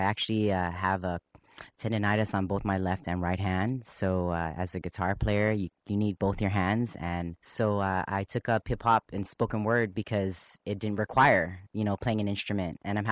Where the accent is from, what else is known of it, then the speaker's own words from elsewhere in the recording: Guam; since I'm not from the United States of America, I'm from Guam originally. We are a U.S. territory, but we're still our own culture. It's very closeted and homophobic there and transphobic.